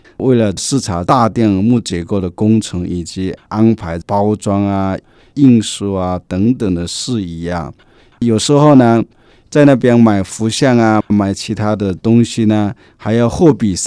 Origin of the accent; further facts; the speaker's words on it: China; 同时也是我们中国人的骄傲啊，可以把我们中国的1000多年的唐朝文化到加拿大来发扬光大